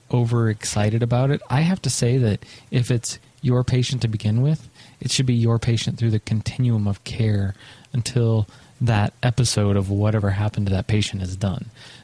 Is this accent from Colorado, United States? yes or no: yes; Vail, Colorado, United States; Dude, I'm from Vail. We have people here